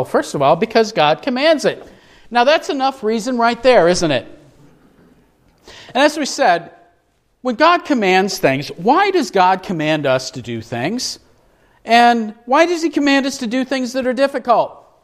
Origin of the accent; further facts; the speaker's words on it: Peoria, Illinois, United States; met up with some friends there who came up from where I'm originally from Peoria